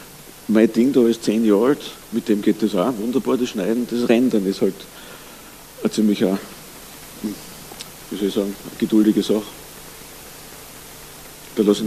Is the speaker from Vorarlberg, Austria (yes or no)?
no; Tyrol, Austria; bei uns in Tirol gibt es den M-Preis